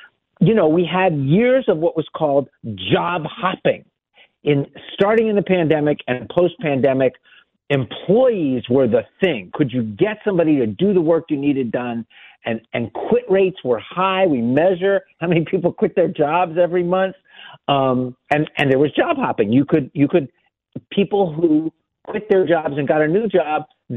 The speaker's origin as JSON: {"language": "English", "town": "Miami", "region": "Florida", "country": "United States", "tie": "born or raised there", "said": "I grew up in Miami. I'm one of four. None of us live in Miami. But my mom still does."}